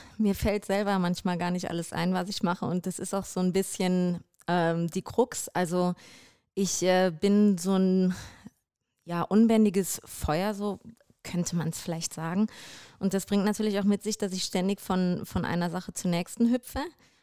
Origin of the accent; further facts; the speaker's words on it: North Rhine-Westphalia, Germany; bin da sehr unterstützt worden in meiner Heimat im Ruhrgebiet